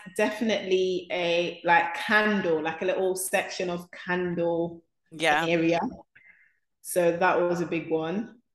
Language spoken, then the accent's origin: English; Zanzibar, Tanzania; because I remember like growing up in Zanzibar, and I remember my grandma like doing the garden.